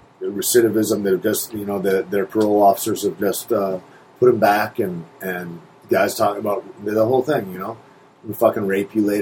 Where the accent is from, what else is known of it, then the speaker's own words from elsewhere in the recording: Michigan, United States; Michigan's kind of a poor place it's like maybe the second or third poorest place in the world. I think my hometown was up to like 24% unemployment a couple years ago.